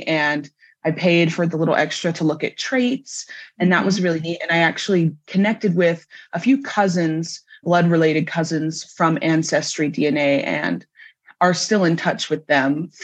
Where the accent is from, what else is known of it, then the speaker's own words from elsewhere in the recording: Utah, United States; as you heard, and I am from Utah.